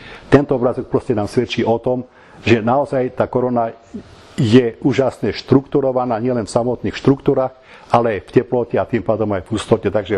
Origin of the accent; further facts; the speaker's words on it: Prešov Region, Slovakia; Veľmi rýchle, aby som vám ukázal, že odkiaľ som, čiže to je pohľad na Vysoké Tatry